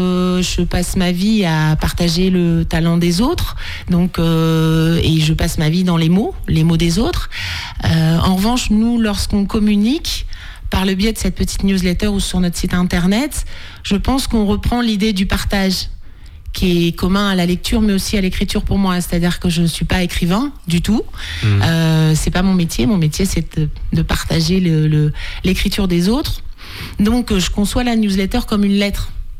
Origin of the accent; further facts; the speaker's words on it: Pays de la Loire, France; on voulait se rapprocher de ma région d'origine qui est l'Anjou.